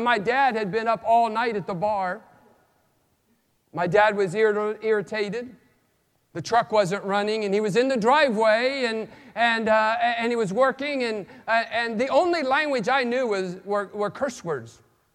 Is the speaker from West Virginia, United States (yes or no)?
yes; West Virginia, United States; was the environment that I grew up in West Virginia. My mom and dad had never set foot in a church.